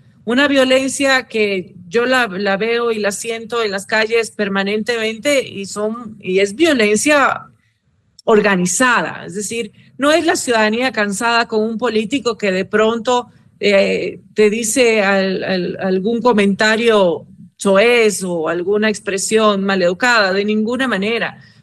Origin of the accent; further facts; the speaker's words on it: Ecuador; y que los ecuatorianos, como los latinoamericanos, en general los buenos, somos más que los malos